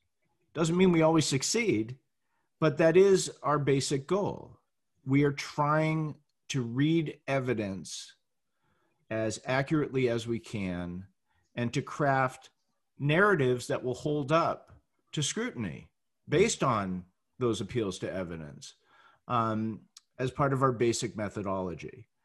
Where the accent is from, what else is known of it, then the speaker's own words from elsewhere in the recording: Massachusetts, United States; Yeah, I grew up just outside of Boston, so I'm a Boston sports junkie.